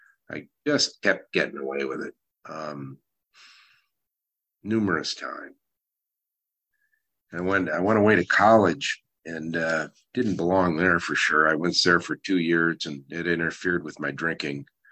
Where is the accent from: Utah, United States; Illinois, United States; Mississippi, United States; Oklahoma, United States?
Illinois, United States; Chicago; You know, I grew up in the Chicago area, Chicago, Illinois, USA, and kind of an interesting background.